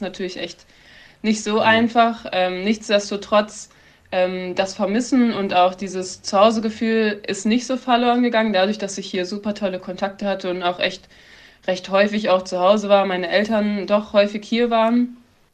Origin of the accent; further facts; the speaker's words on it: Lower Saxony, Germany; also ich komme aus der Nähe von Braunschweig. Barwerk heißt das kleine Dorf. Das ist so 2,5 Stunden einfach nur Autobahn.